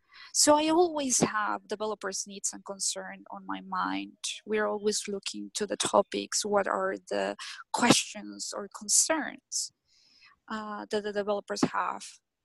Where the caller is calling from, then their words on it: Switzerland; I'm calling from Switzerland.